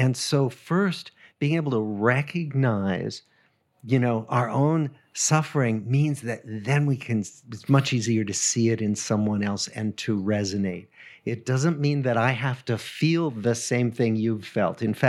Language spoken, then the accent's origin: English; New England, United States; Maybe because I come from New England and that part of the United States has a kind of Yankee tradition of, you know, self-made men